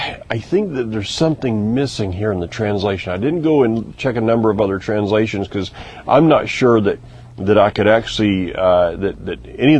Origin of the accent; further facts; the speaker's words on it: the South, United States; I'm from the South. In the South, pig, pork, shrimp, I mean, if you're from any of the Gulf or the seacoast, the seaboards, you know, shrimp.